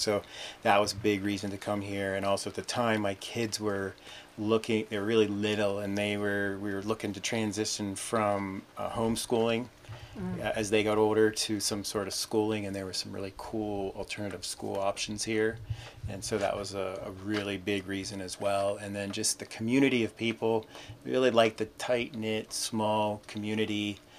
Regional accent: Pennsylvania, United States; I'm originally from Pennsylvania, southwestern Pennsylvania.

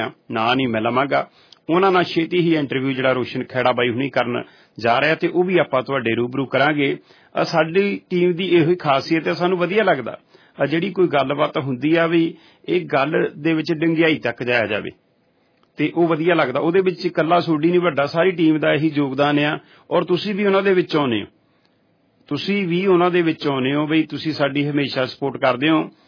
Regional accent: Kapurthala, Punjab, India; ਸ਼ੁਰੂ ਤੋਂ ਅਸੀਂ ਪੰਜਾਬ ਦੀ ਧਰਤੀ ਕਪੂਰਥਲੇ ਤੋਂ

